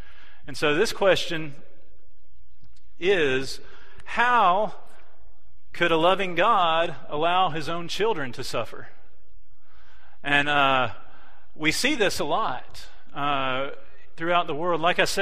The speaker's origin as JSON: {"language": "English", "country": "United States", "said": "if you can't tell, I'm not from here, I'm from the States"}